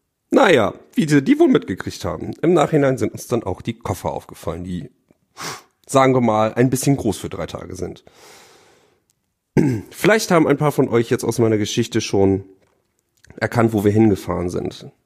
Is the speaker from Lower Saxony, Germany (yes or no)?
yes; Lower Saxony, Germany; now in Bremerhaven, Germany; Ich komme aus Bremerhaven, bin dort zurzeit Referendar seit diesem Schuljahr und komme eigentlich aus einem Vorort von Oldenburg.